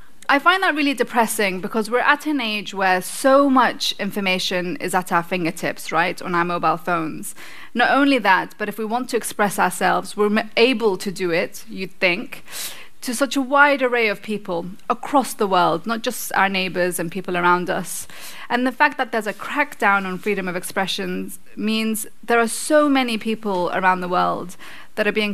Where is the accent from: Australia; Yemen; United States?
Yemen; Sana'a, Amanat Al Asimah; in my hometown of Sana'a, this beautiful city that you can see behind me.